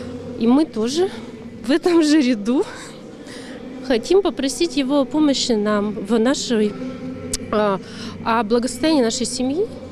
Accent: Tyumen, Tyumen Oblast, Russia; Здравствуйте, мы приехали из Тюмени.

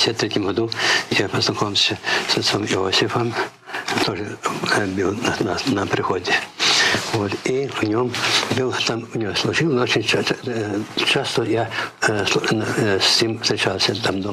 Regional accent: Zinkiv, Khmelnytskyi Oblast, Ukraine; born there; Я родился по воле Божией в Хмельницкой области, Венихвецкий район, село Зиньков. Там родители, мои родители были глубоко верующие люди, мне привели любовь к Богу, к Церкви Святой.

